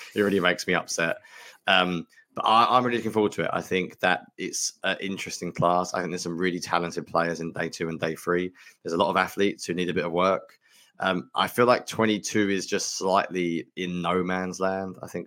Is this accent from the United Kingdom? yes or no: yes; United Kingdom; That'd be very odd for me because as a Brit, I'll be watching it in the morning.